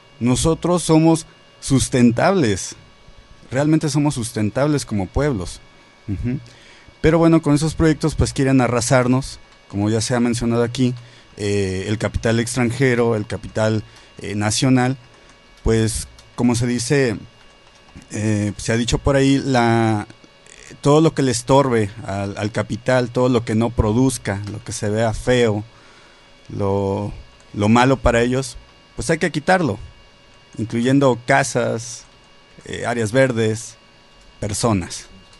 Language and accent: Spanish; Azcapotzalco, Mexico City, Mexico; yo también soy de Azcapotzalco. Estamos aquí algunos colonos de la colonia Nueva España, vaya.